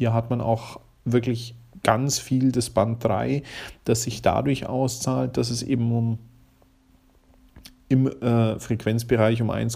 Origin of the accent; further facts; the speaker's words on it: Austria; Heute hat doch niemand mehr ein Festnetz, also zumindest bei uns in Österreich.